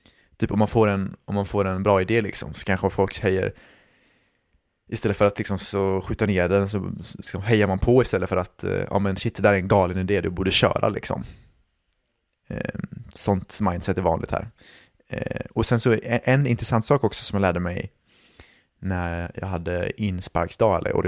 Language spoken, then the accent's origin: Swedish; Sweden